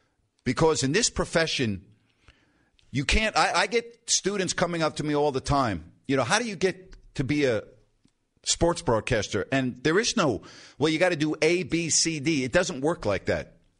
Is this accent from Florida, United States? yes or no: no; New York, United States; He doesn't take his eyes off the practice field and said … where are you from? I said, New York. Well, Al's from New York.